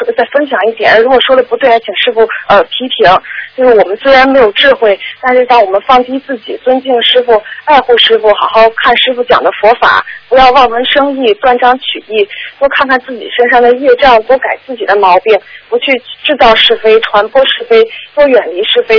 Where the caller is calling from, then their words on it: Germany; 啊，是德国打过来的。